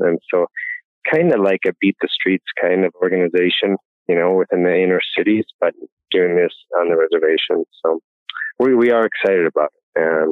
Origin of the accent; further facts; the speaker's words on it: North Dakota, United States; And finally I said, you know, I'm from North Dakota